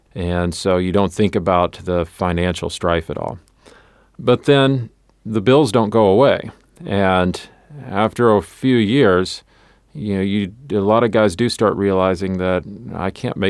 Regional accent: Missouri, United States; So so I did not grow up going to minor league baseball games. I grew up in Southeast Missouri.

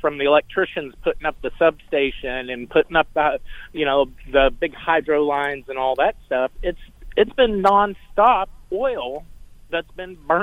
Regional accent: Texas, United States; Well, I'm from Texas, but I've been working out in eastern New Mexico for about 3 years now on a wind turbine farm

